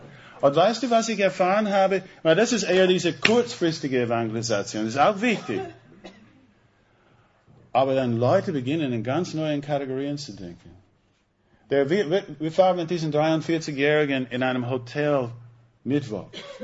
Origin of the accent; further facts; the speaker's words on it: United States; German is a second language; Ich bin Amerikaner.